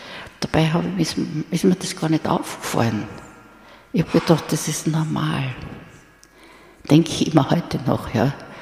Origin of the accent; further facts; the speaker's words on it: Vienna, Austria; ich bin eine richtige Wienerin, bei uns ist so aus Hausmusik gemacht worden, ja.